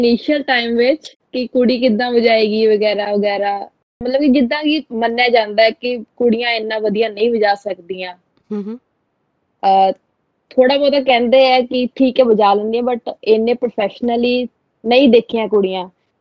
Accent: Jalandhar, Punjab, India; now in Melbourne, Australia; ਪਹਿਲਾਂ ਆਪਾਂ ਜਲੰਧਰ ਇੰਡੀਆ, ਸਾਡਾ ਡੇਰਾ ਹੈ ਬਾਬਾ ਬਾਲਕ ਨਾਥ ਜੀ ਦਾ, ਘਰ ਬਾਰ ਵੀ ਜਲੰਧਰ ਹੀ। ਸਕੂਲਿੰਗ ਮੈਂ ਕੀਤੀ ਹੈ ਸਿਟੀ ਪਬਲਿਕ ਸਕੂਲ ਤੋਂ ਜਲੰਧਰ ਹੀ, ਮਕਸੂਦਾਂ ਜਿਹੜਾ ਨੇੜੇ ਹੈ ਉੱਥੋਂ ਸ਼ੁਰੂਆਤ ਹੋਈ।

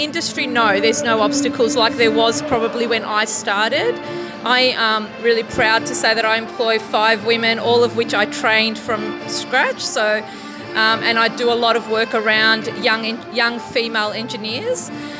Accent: Famagusta, Famagusta District, Cyprus; Φαμακούσα, από το Βαρόσι. Η μαμά μου είναι από ένα χωριό που το λένε Άσα.

